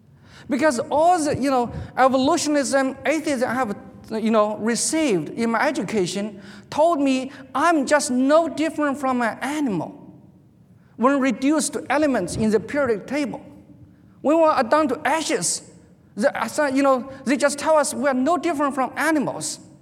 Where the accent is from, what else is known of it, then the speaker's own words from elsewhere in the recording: China; I was born and raised in China, of course, China then was I was born during the heydays of Cultural Revolution. So atheism was the only thing I knew.